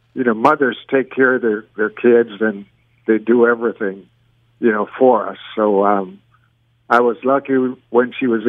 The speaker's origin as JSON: {"language": "English", "country": "Panama", "tie": "born or raised there", "first_language": "Spanish", "second_language": "English", "moved": "yes", "said": "grew up in Panama."}